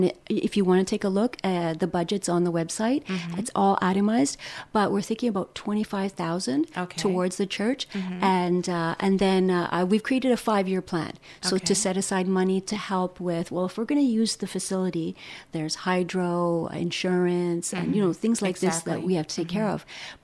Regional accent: Vancouver, British Columbia, Canada; now in Barrie, Canada; I love living out in Barrie. I grew up in Vancouver.

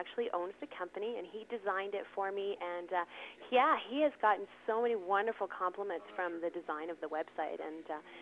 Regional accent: Ontario, Canada; also born or lived in St. John's, Newfoundland; Moved to Ontario when I was just a kid. I was about 11 years old when we moved here.

